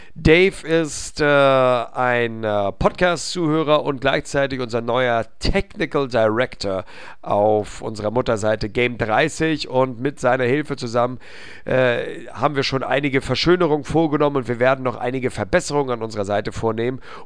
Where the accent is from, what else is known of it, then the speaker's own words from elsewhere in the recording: Hamburg, Germany; als Hamburger sei mir dieses erlaubt.